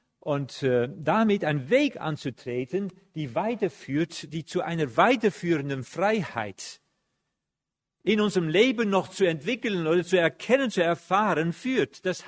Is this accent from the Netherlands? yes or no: yes; Netherlands; now in Herborn, Germany; Ich bin Holländer, ich wohne aber in Herborn